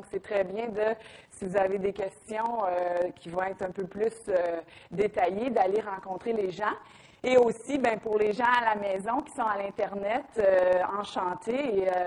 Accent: Quebec City, Quebec, Canada; Moi, je viens aussi de Québec, la ville de Québec.

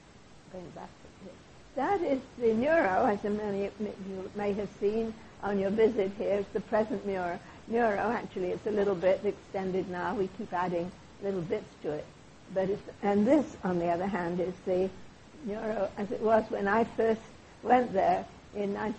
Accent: United Kingdom; moved away as an adult; now in Canada; I'm British, and I came to Canada at the end of the war for various reasons.

